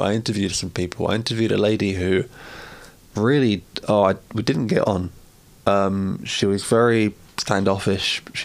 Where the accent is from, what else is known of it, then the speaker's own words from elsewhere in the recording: London, United Kingdom; because I grew up in East London, where the wildlife is red foxes, grey squirrels, and wood pigeons.